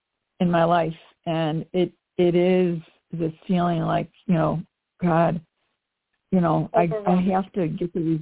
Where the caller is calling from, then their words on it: Chicago, Illinois, United States; from the Chicago area.